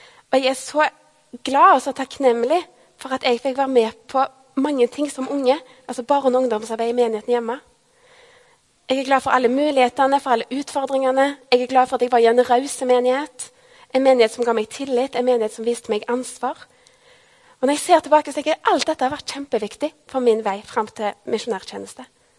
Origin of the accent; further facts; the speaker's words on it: Avaldsnes, Rogaland, Norway; Mens jeg var med i ungdomsarbeidet i menigheten hjemme i Avaldsnes